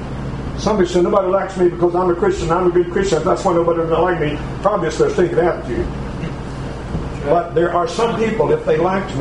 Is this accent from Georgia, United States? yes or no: no; Alabama, United States; When I was a little boy growing up in North Alabama, we didn't have freezers for our meat.